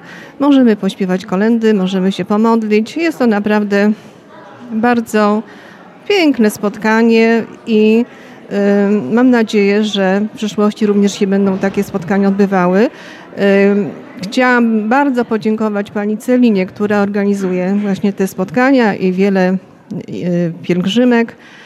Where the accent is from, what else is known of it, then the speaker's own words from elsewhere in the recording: Malbork, Pomeranian Voivodeship, Poland; jestem z Malborka.